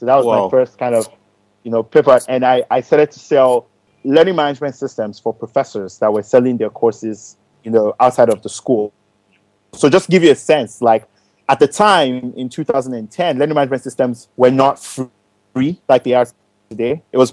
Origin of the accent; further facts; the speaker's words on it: Lagos, Nigeria; I grew up here in Lagos, just over here in Bariga, not too far away. I went to school here, went to Loyola Jersey College, secondary school here.